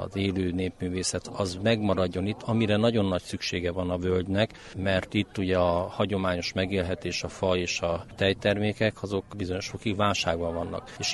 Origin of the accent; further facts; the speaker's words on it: Budapest, Hungary; Budapestről jöttem.